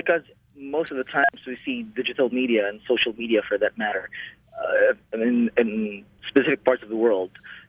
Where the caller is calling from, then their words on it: Doha, Qatar; Yes, I am calling from the Middle East, exactly from Doha, Qatar.